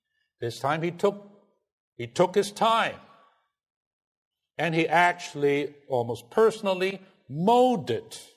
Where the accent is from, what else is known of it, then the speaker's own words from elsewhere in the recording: China; You know, I'm from China.